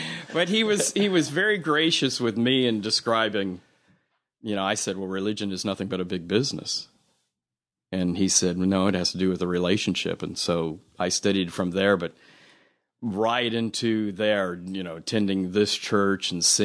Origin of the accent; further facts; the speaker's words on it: California, United States; now in Alabama, United States; No, I'm from Portuguese background up in Northern California.